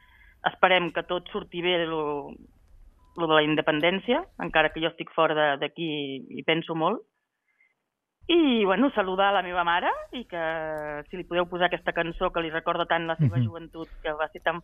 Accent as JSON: {"language": "Catalan", "town": "Sabadell", "region": "Catalonia", "country": "Spain", "moved": "yes", "lives_now": "Luanda, Angola", "said": "Porto ja 5 anys vivint a Angola, a la ciutat de Luanda."}